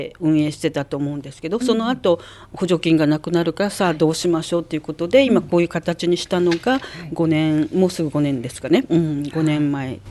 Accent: Kyushu, Japan; で、私が九州の出身なものですから

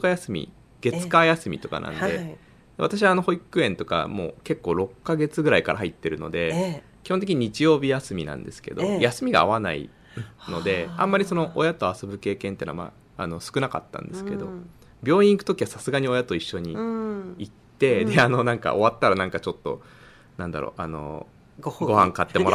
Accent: Gamagori, Aichi, Japan; 私の地元の蒲郡市とか、

